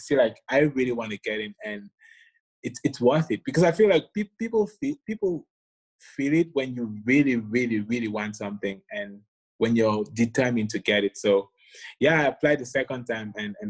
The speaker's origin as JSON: {"language": "English", "country": "Cameroon", "tie": "born or raised there", "also_born_or_lived": "United States / Italy", "moved": "as an adult", "said": "Yeah, I was born in Cameroon, and I did most of my education there."}